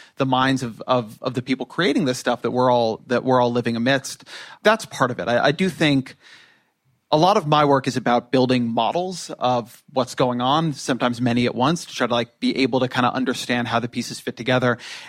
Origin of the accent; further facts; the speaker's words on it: Irvine, California, United States; now in Washington, United States; I'm from California. I'm from Irvine, California. I've been in D.C. for 15 years.